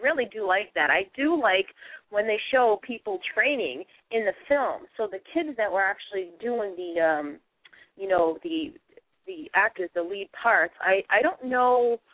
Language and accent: English; Boston, Massachusetts, United States; now in Maine, United States; it's 1 p.m. Standard Eastern Time up here in Maine. I'm originally from Boston, a Boston girl through and through.